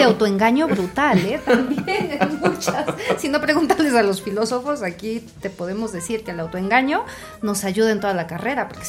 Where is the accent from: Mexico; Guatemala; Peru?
Mexico; más cercanos a lo que como mexicanos creeríamos que es una utopía